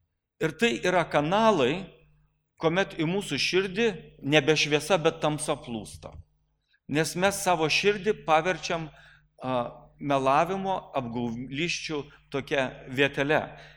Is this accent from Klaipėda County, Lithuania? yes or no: no; Biržai, Panevėžys County, Lithuania; aš užaugau Biržuose, o Biržuose yra tos karstinės įgrivos, ką žinote, ne? Ir kur tik mes gyvendavom, visur kietas vanduo būdavo.